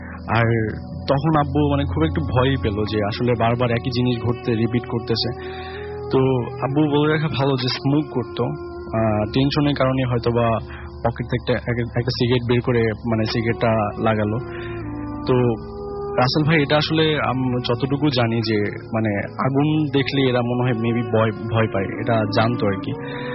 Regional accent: Sherpur, Mymensingh Division, Bangladesh; আমি শেরপুর থেকে এসেছি

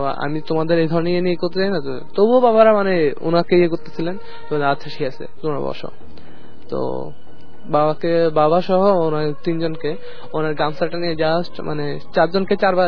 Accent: Rangamati, Chittagong Division, Bangladesh; আমাদের গ্রামের বাড়ি ওই রাঙামাটি সাইডে।

